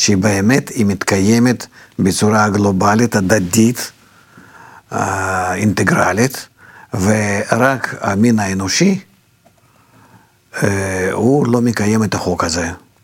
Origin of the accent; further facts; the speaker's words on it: Russia; Hebrew is a second language; now in Israel; אבל אני אגיד לך שאני גדלתי ברוסיה